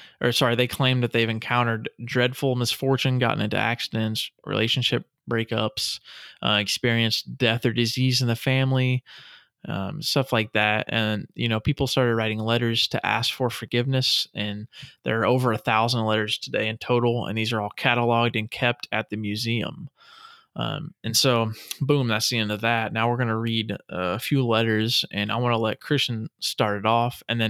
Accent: New Hampshire, United States; We are from New Hampshire.

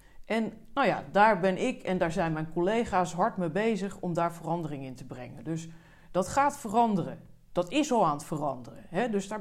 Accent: The Hague, South Holland, Netherlands; born there; ik ben in Den Haag geboren

